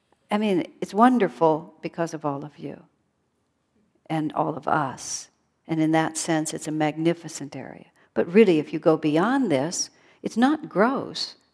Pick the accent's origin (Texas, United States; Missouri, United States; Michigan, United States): Texas, United States; El Paso; also born or lived in California; I grew up in El Paso, Texas. Boy, talk about the spiritual boondocks.